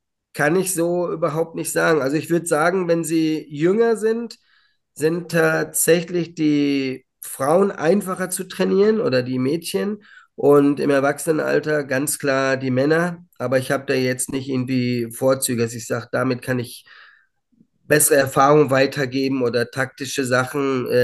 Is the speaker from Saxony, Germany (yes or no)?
no; Hamm, North Rhine-Westphalia, Germany; born there; Stella Bengtsson in Hamm spielte damals in meiner Geburtsstadt.